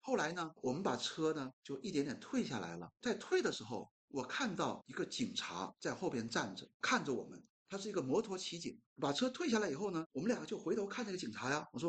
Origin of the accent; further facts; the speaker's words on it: Shenyang, Liaoning, China; 你老家哪里的？我说我从沈阳来的。